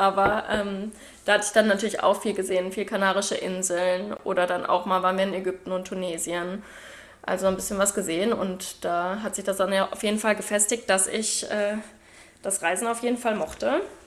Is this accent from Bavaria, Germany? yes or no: no; Bochum, North Rhine-Westphalia, Germany; Ich bin 94 geboren, also bin jetzt im Januar 30 geworden. Mhm. Bin geboren und aufgewachsen in Bochum, also komme aus dem schönen Ruhrpott.